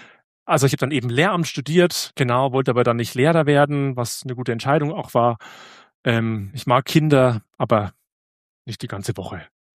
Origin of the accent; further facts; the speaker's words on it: Bavaria, Germany; Also ich bin gut katholisch aufgewachsen in der Oberpfalz